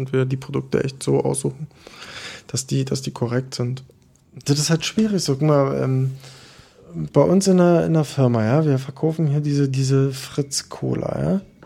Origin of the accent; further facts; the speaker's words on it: Berlin, Germany; bin jetzt 34 Jahre alt, bald 35. Ich bin geboren in Berlin am 27.10.1972, bin ein echtes Berliner Kind